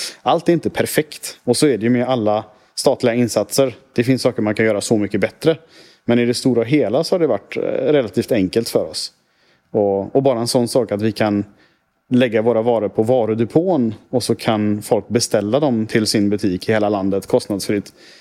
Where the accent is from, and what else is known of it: Sweden